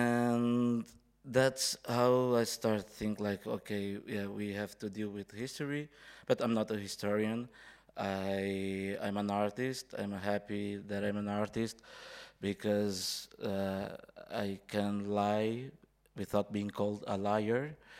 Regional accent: Angola; I'm from Angola. I was born in 1979.

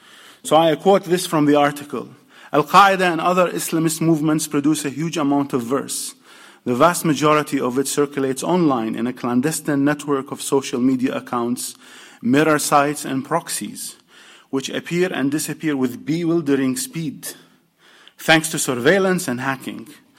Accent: New York City, New York, United States; Another important example from my hometown of New York City

